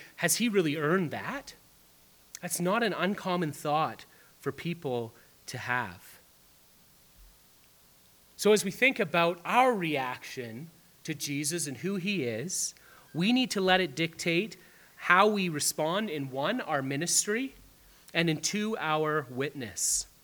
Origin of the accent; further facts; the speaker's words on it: Sault Ste. Marie, Ontario, Canada; I'm from Sault Ste. Marie, but I'm sure it's not much different here in Sudbury.